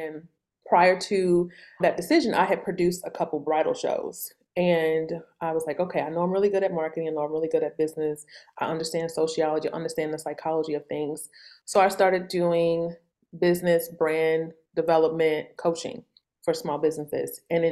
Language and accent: English; St. Louis, Missouri, United States; I grew up in St. Louis in the Midwest.